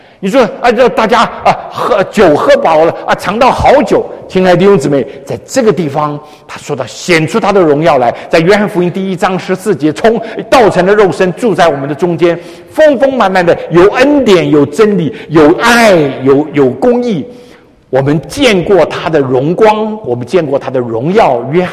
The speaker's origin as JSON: {"language": "Chinese", "country": "China", "said": "犹太人跟我们中国人一样聪明啊"}